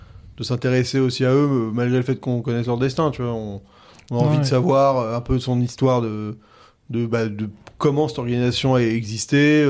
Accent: France; accent: French; moi je parle avec mon accent franchouillard, je l'assume.

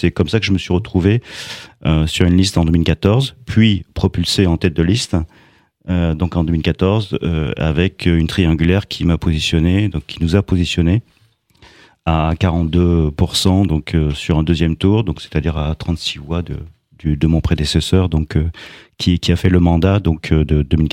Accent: Auvergne-Rhône-Alpes, France; Mais en fait, je suis originaire de la Drôme provençale. Important, Drôme provençale, parce que c'est le sud de la Drôme, c'est là où il fait soleil, en fait. C'est en dessous de Valence.

